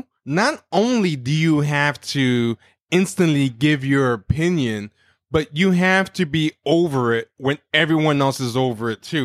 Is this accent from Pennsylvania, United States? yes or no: no; New York, United States; And sometimes I don't even want to say I'm from New York.